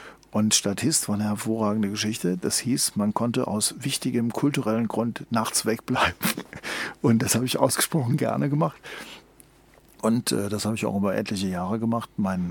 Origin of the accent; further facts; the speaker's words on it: Heidelberg, Baden-Württemberg, Germany; ich komme wie gesagt aus Heidelberg